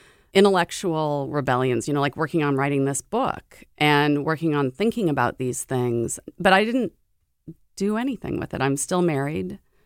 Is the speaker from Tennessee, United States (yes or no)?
no; Seattle, Washington, United States; really connected me to the girl I had been when I was growing up in Seattle in the 1980s.